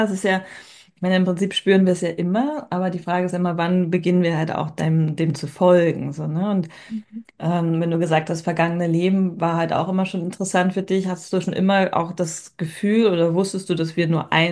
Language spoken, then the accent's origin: German; Hamburg, Germany; Ein Gruß geht nach Hamburg, in meine Heimat.